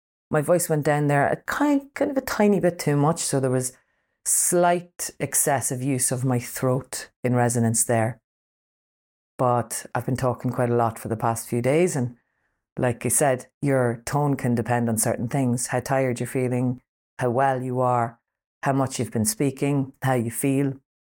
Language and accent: English; Ireland; Firstly, I'm Irish. Secondly, I'm human.